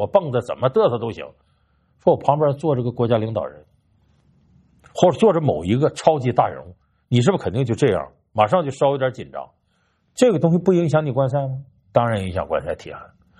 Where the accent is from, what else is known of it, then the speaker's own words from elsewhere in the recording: New York, United States; 我土生土长的纽约球迷